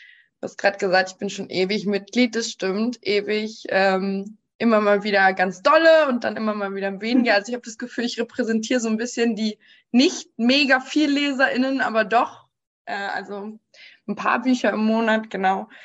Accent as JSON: {"language": "German", "town": "Osnabrück", "region": "Lower Saxony", "country": "Germany", "moved": "as an adult", "lives_now": "Cologne, Germany", "said": "Ich wohne in Köln, ich bin aber auch … aus Köln, ich komme aber ursprünglich aus Osnabrück und bin eben zum Studium hingezogen"}